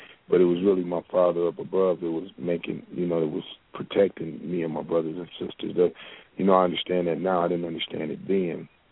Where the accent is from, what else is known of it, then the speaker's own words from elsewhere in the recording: Flint, Michigan, United States; also born or lived in Chicago; I come from the place called Flint, Michigan. I love it. I was born in Chicago. I was raised there, but I love it. I can't say nothing bad about Flint.